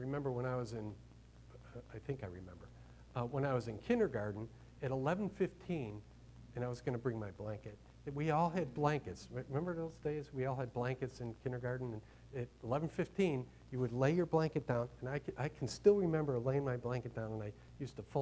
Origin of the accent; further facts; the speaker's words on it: Chicago, Illinois, United States; And growing up in Chicago, the Catholics have mass every day.